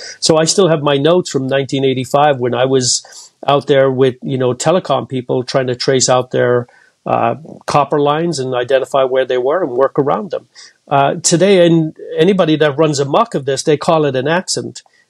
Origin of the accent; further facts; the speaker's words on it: Cork, Munster, Ireland; now in United States; I'm actually from Cork in Ireland